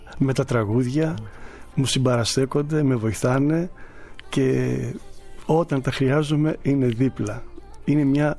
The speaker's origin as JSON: {"language": "Greek", "town": "Pylos", "region": "Peloponnese", "country": "Greece", "tie": "born or raised there", "said": "Μεγάλωσα στην Πύλο Μεσημείας."}